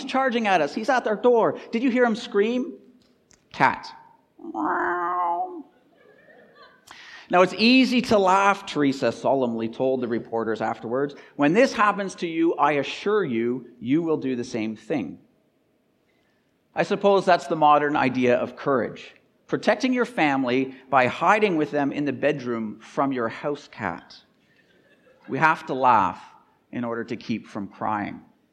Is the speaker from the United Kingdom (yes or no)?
no; Canada; I am apologetically Canadian, eh?